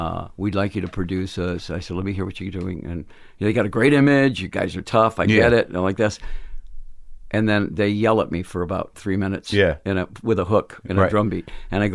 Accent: Phoenix, Arizona, United States; now in Los Angeles, United States; when I came to LA from Phoenix.

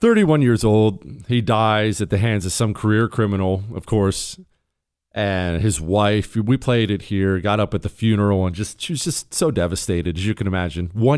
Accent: Montana, United States; I'm from Montana. I'm friends with many. Shoot, my folks ranch cattle.

